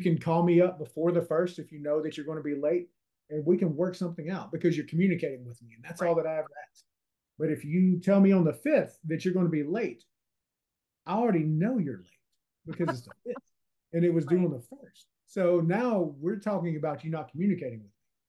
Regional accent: Louisiana, United States; accent: Louisiana; now in Florida, United States; We moved from Louisiana. If you can't, for the listeners, if you can't tell that I'm from Louisiana with the accent, I'm from Louisiana. We moved to Florida back in 2022.

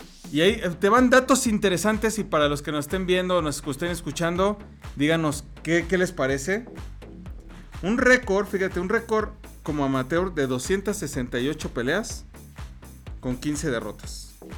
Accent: Mexico; Somos mexicanos y en todo el mundo, pues vamos a ver cómo podernos librar de esos pagos.

